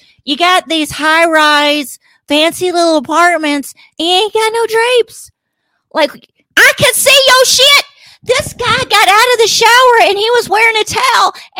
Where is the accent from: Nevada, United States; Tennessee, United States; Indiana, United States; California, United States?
Tennessee, United States; Memphis; I'm from Memphis, Tennessee, and I feel safer here. I'm just gonna be honest. Memphis is I love Memphis where I grew up, and.